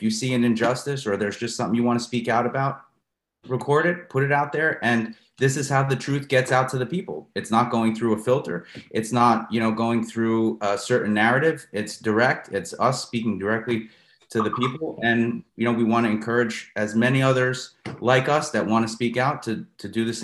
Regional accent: United States; you're an American, I'm an American, I love you and I want the best for you

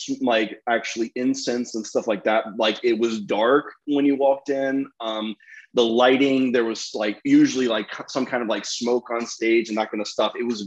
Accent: Charlotte, North Carolina, United States; So I went to, so I grew up PCA in Charlotte.

